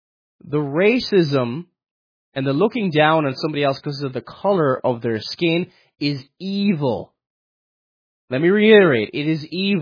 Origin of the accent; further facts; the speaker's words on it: Ireland; And because, look, I'm Irish. Irish people speak completely different.